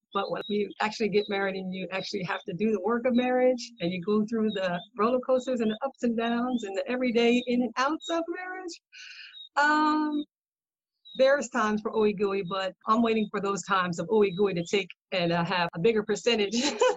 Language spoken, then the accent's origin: English; Delaware, United States; We are from Delaware, Fair, Delaware.